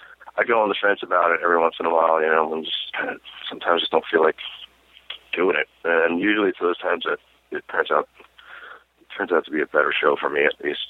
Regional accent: Massapequa, New York, United States; but I grew up in Long Island, about an hour from the city. South Shore, Long Island, a place called Massapequa, where Seinfeld is from.

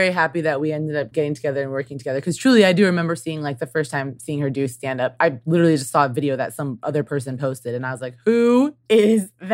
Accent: Midwest, United States; I mean, I'm from the Midwest, so I'm more Midwestern, more kind of friendly and cautious

